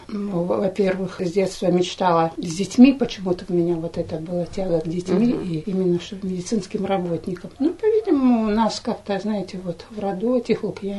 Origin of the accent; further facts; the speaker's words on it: Almaty, Kazakhstan; Родилась я здесь, фактически росла в Алмате, работала в Казахстане. 5 лет на Байконуре побыла.